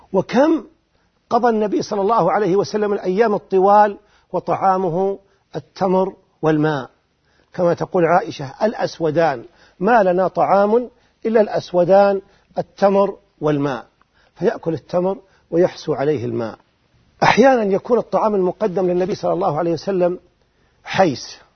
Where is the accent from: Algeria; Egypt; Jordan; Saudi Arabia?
Saudi Arabia; Az Zulfi, Riyadh Province; ولا أزال أذكر من أيام الطفولة عندما كنت في بلدتنا في الزلفي